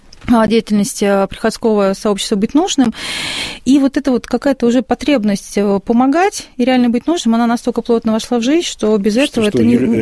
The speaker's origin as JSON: {"language": "Russian", "region": "Sumy Oblast", "country": "Ukraine", "moved": "yes", "lives_now": "Volgograd, Russia", "said": "Я родом с Сумской области, с Украины, но много лет прожила в Волгограде."}